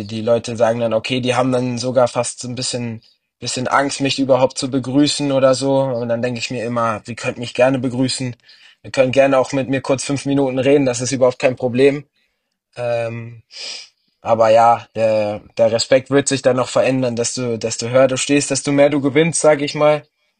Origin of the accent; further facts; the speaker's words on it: Berlin, Germany; Also erstmal Berlin geboren. Es ist meine Stadt, meine Heimat wird auch immer bleiben.